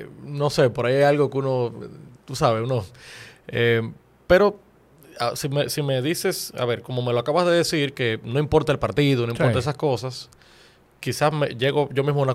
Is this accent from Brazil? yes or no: no; Dominican Republic; No era que yo era indiferente de lo que pasaba en mi país.